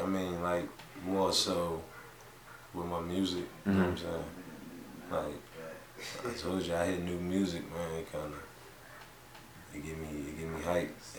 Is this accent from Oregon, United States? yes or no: no; Virginia, United States; that's just us, and we're from Virginia.